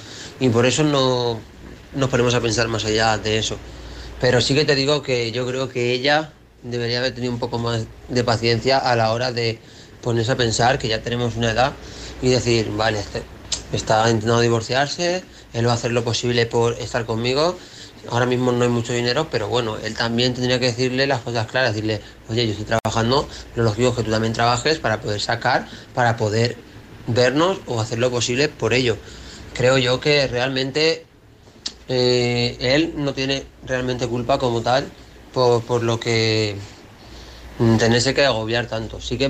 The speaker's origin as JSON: {"language": "Spanish", "town": "Valencia", "region": "Valencian Community", "country": "Spain", "said": "soy de Valencia."}